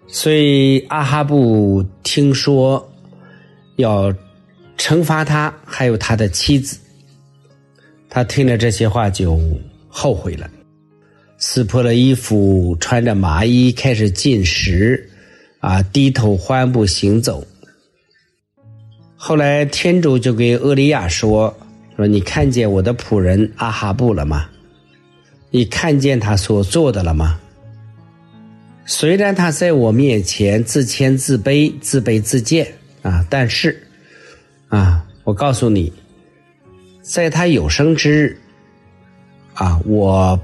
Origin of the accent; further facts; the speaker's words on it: China; 我们中国人说一句俗语说